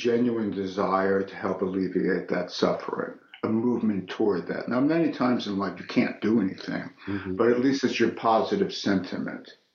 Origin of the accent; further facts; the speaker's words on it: New Jersey, United States; now in San Francisco, United States; Yeah. I'm actually from New Jersey. And I know it's hard to tell because I don't really have an East Coast type of personality. I've been in California a long time.